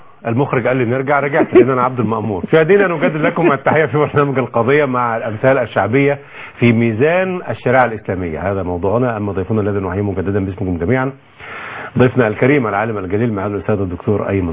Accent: Egypt; إحنا كمصريين أو كمسلمين

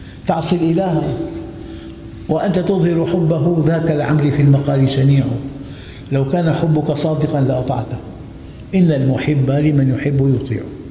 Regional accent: Syria; فالإنسان والله بعرف يعني عالم جليل عندنا بسوريا

